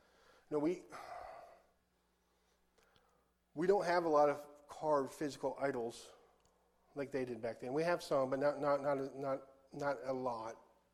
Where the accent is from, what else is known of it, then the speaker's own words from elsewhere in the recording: Texas, United States; we're from Texas, okay? There's like 50% of Texas is Hispanic.